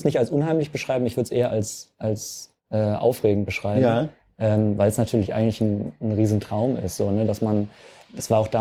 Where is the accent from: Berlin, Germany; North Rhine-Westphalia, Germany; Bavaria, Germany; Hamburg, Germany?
Hamburg, Germany; Also ich komme aus Hamburg und bin fürs Studium nach Lübeck gegangen.